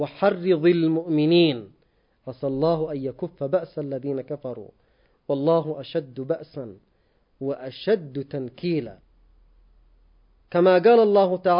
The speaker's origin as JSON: {"language": "Arabic", "country": "Yemen", "said": "على بلدنا اليمن"}